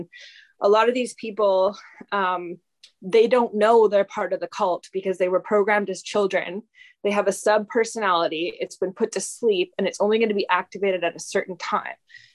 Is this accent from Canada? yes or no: yes; Canada; I mean, I'm from Canada.